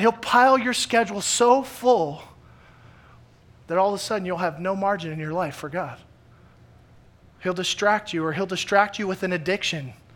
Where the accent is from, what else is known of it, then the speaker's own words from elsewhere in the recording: the South, United States; I remember growing up in the South